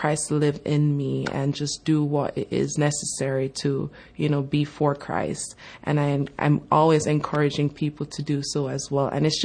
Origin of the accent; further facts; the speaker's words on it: Jamaica; So I'm originally from Jamaica, which is a very God-fearing country.